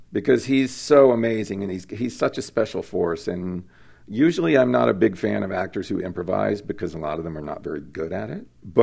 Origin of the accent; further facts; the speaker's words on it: Marietta, Georgia, United States; I was. I grew up in Marietta, Georgia.